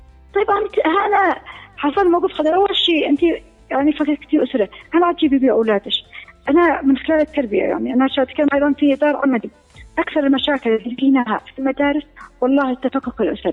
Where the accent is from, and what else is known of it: Yemen